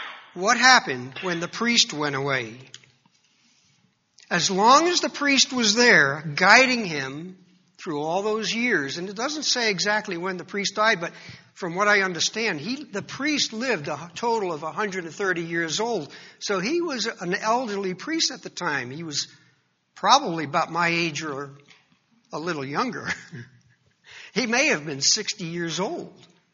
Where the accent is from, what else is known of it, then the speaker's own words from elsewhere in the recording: New York City, New York, United States; I'm Italian ancestry, and I'm from New York City.